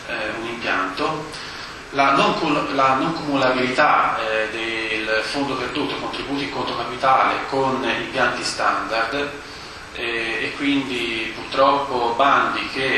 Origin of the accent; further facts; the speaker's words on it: Tuscany, Italy; accent: Tuscan; come si sente dall'accento sono toscano